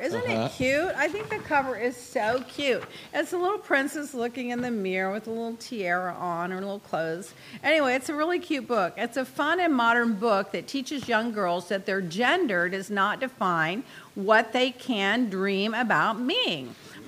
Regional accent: Dallas, Texas, United States; So I'm from Texas. I live in Dallas. Everything's on time.

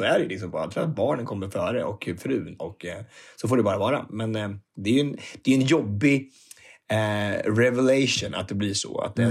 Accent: Örebro, Örebro County, Sweden; vi hade lilla julafton här hemma i Örebro i den 22

